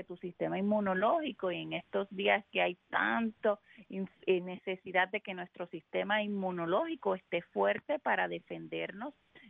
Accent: Puerto Rico; yo soy de Puerto Rico y nosotros decimos mucho el ay bendito, ¿no?

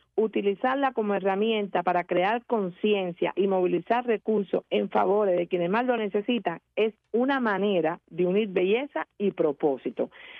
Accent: Cuba; moved away; Yo soy cubana, vine joven para acá.

